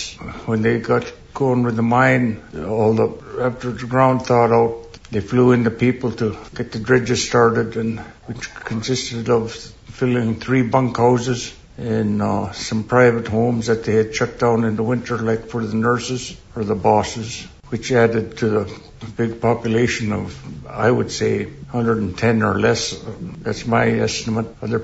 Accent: Nyac, Alaska, United States; I grew up in Nyack, Alaska.

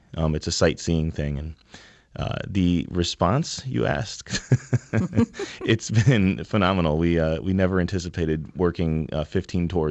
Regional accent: New Haven, Connecticut, United States; We grew up on Ellsworth Avenue in New Haven. We were born and bred and stayed here

